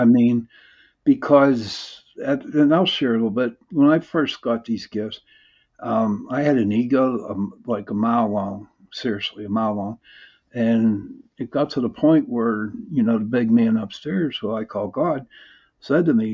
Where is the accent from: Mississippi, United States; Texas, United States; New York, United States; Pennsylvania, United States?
Pennsylvania, United States; Pittsburgh; You know, I'm from Pittsburgh.